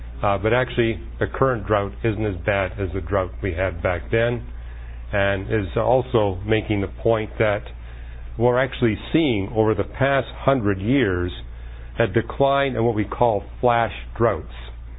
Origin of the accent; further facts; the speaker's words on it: Vancouver, British Columbia, Canada; now in United States; Well, where we live in Southern California, it's not like where I grew up in Vancouver, where there's enough water that you can have lush lawns with no irrigation at all.